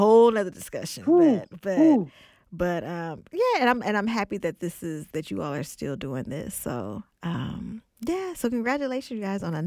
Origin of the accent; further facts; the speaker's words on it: Oakland, California, United States; I'm not gonna say anything because I'm from Oakland, so that's between.